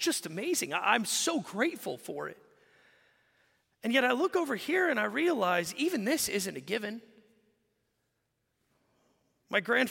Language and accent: English; Commerce, Texas, United States; also born or lived in Carrollton / Prosper / Howe; So it was here that I was born in Carrollton, moved to Prosper. Here I moved to Howe up off 75. Then I moved to Commerce. I graduated high school about here.